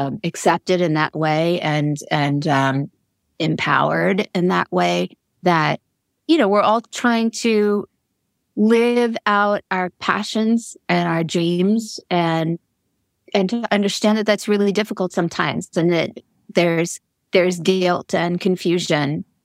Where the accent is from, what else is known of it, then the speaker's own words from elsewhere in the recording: New York, United States; Well, I should start with saying I grew up in Long Island.